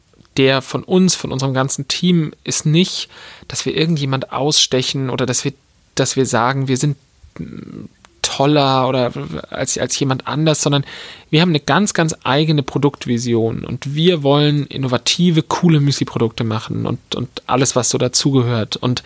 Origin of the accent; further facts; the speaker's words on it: Munich, Bavaria, Germany; Als Münchner gibt es natürlich für mich nur eine Buchhandlung